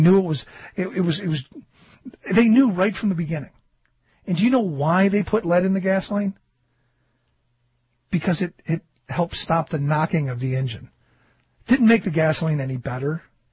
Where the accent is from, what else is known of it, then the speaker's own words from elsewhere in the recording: Cleveland, Ohio, United States; where I grew up in Cleveland, the home of the Clean Air and Clean Water Act.